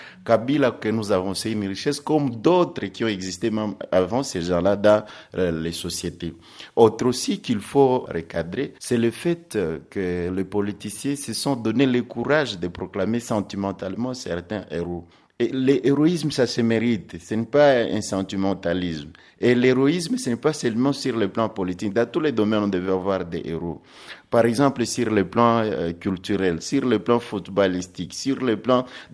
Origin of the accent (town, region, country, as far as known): DR Congo